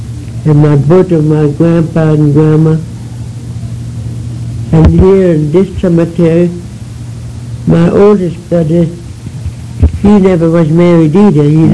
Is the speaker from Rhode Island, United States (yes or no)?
no; Oklahoma, United States; born there; I was born in Washita County on the farm.